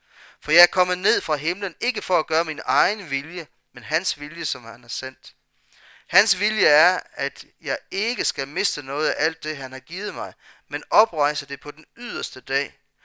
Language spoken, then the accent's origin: Danish; Blåhøj, Region of Southern Denmark, Denmark; På et tidspunkt her der hvor jeg kommer fra i Blåhøj her